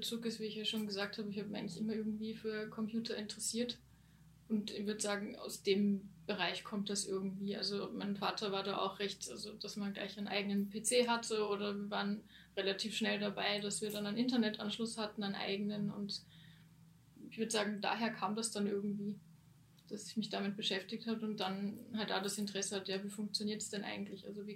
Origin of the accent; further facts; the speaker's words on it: Germany; moved away as an adult; now in Linz, Austria; dass ich nach Linz gekommen bin, also ich bin eigentlich aus Deutschland und ich habe zur Schulzeit meinen Freund kennengelernt, der halt Linzer ist und da war es dann so ein bisschen klar, okay, zum Studium komme ich dann her.